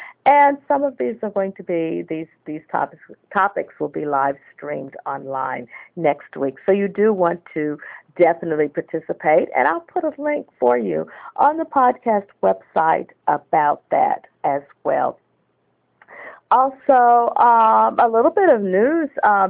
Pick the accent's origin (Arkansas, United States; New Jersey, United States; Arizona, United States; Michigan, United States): Arkansas, United States; and of course, my home state of Arkansas.